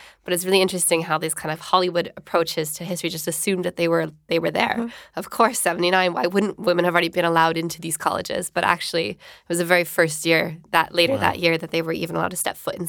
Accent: Canada; especially if you come from a former colonized country, as I'm from Canada myself.

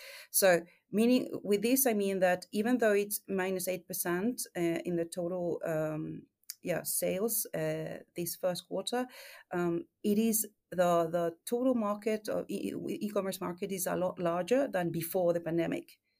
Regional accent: Argentina; English is a second language; moved away as an adult; now in Sweden; I don't come from Sweden. I come from Argentina, and I've been living in Sweden for 10 years

